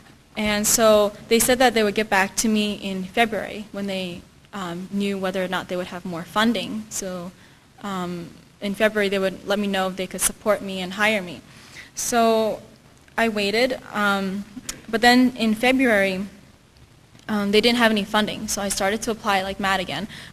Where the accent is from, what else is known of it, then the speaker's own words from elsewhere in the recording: Philadelphia, Pennsylvania, United States; now in Chicago, United States; I'm from Chicago. I originally grew up in Philadelphia